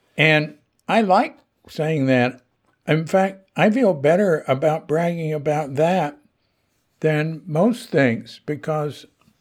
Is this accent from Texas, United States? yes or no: yes; Texas, United States; I'm from Texas, and I was taught growing up to brag.